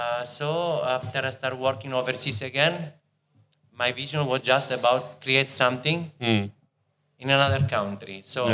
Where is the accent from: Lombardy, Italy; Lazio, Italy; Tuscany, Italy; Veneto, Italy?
Lazio, Italy; Rome; born there; English is a second language; also born or lived in Senigallia; I moved city from, I was born in Rome.